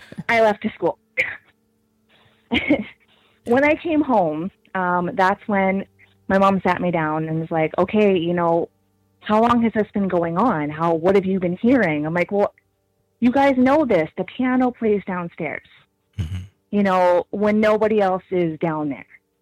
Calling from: Regina, Saskatchewan, Canada; I'm calling from Regina, Saskatchewan.

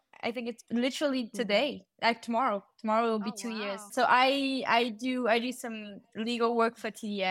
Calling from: Paris, Île-de-France, France; And I'm calling from Paris.

